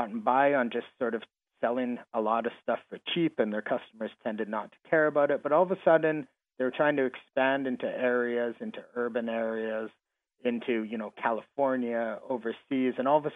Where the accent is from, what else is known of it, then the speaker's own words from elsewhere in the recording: Canada; being Canadian, I know what small towns are like. I know how they work.